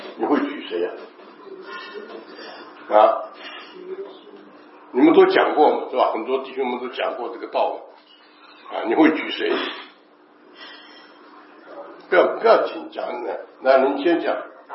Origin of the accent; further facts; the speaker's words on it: China; 像我们中国人讲这样抛砖引玉啊。